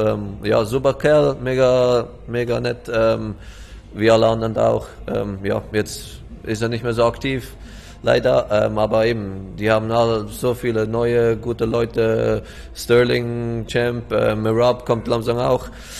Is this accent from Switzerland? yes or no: yes; Switzerland; ich komme aus der Schweiz, wo wir sehr französisch reden. Ich selber eigentlich nicht